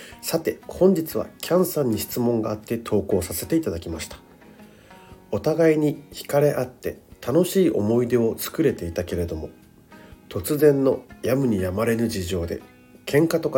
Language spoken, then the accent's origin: Japanese; Okinawa, Japan; now in Tokyo, Japan; 沖縄って花粉ないんじゃないのって言われるんですけども、ないんですよ沖縄は杉がね。でも上京してきてからもう10年ぐらい経っちゃったので、10年以上経ってる